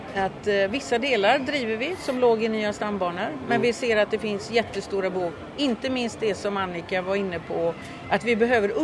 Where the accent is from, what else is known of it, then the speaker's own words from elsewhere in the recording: Lerum, Västra Götaland County, Sweden; Jag är ju från Lerum då.